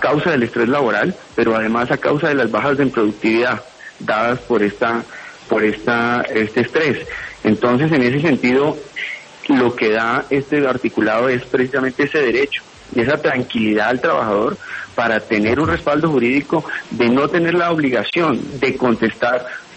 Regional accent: Boyacá, Colombia; Yo soy boyacense, sí, señor.

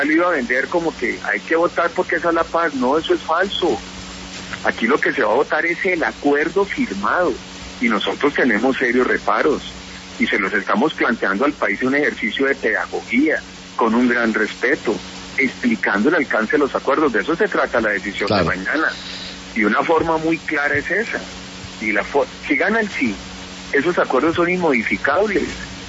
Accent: Colombia; Somos los colombianos los que tenemos que tener la capacidad y votar por él.

